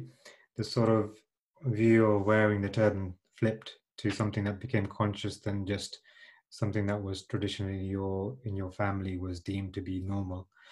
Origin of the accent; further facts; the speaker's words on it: Midlands, United Kingdom; So I was born and brought up in the UK. So I was brought up in the Midlands.